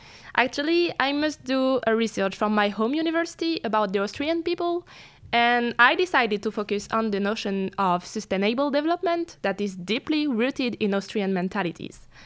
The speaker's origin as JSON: {"language": "English", "country": "France", "said": "I'm 19 years old and I'm from France. In my home university, I study languages such as English, Portuguese and Spanish."}